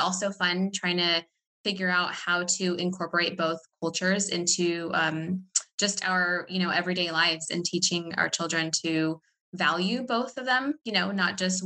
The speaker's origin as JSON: {"language": "English", "town": "Sacramento", "region": "California", "country": "United States", "tie": "born or raised there", "said": "I was born and raised in Sacramento. I know it sounds boring, but I really love it here. More specifically, we are in Elk Grove."}